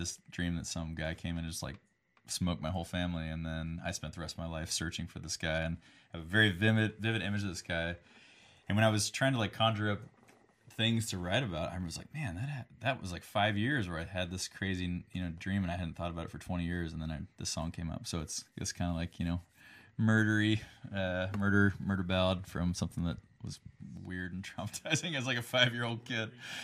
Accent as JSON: {"language": "English", "region": "Kansas", "country": "United States", "tie": "born or raised there", "also_born_or_lived": "France", "said": "Living in France was actually the first time I started writing country songs. Because growing up in Kansas, as I mentioned, there was like a classic country radio"}